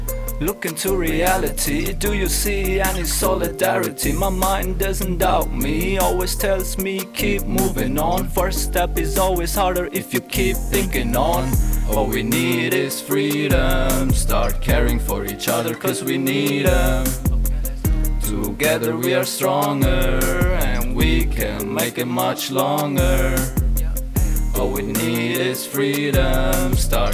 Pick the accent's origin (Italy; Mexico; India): India; Punjab; German is a second language; ich bin ja aus Indien und genau gesagt aus Nordindien, Punjab.